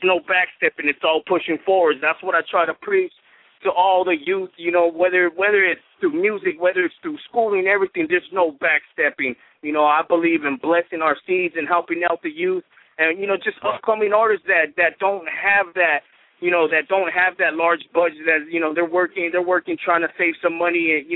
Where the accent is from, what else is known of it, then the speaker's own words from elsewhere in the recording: West Coast, United States; You know, I grew up in the West Coast.